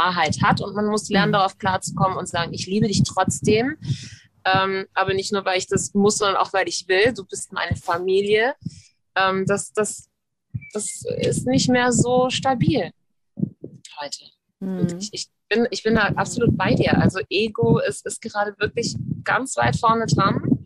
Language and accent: German; United States; ich als Amerikanerin sag nur mal kurz Amerika